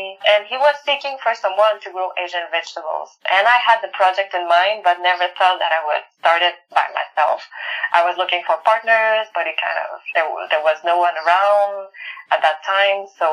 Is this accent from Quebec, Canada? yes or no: yes; Montreal, Quebec, Canada; I grew up in Montreal in the city as a city girl